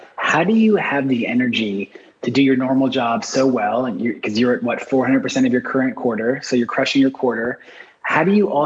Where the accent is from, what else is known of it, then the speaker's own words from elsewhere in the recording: East Coast, United States; now in California, United States; I'm from the East Coast originally, so California is just different out here.